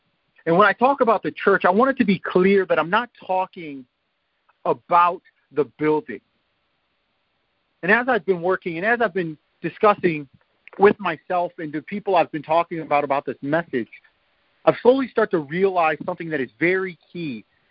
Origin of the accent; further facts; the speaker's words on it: Fairbury, Illinois, United States; also born or lived in Chicago; I was born in Chicago, but as I got older, my brothers got in trouble, and my mom moved us further and further south in Illinois. I ended up in a small town called Fairbury.